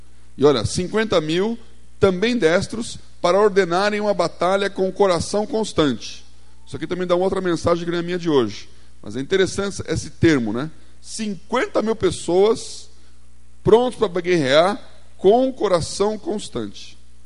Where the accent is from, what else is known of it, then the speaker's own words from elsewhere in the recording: São Paulo, Brazil; e eu, que sou aqui do Butantã.